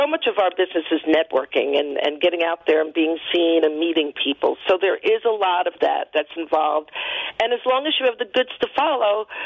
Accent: Bronx, New York, United States; I grew up in the Bronx in like a neighborhood that was, you know, pretty much integrated and but pretty much concrete.

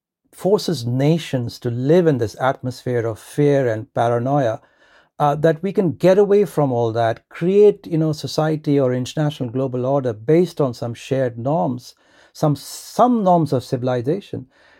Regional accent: India; I grew up in India in a Hindu nationalist family

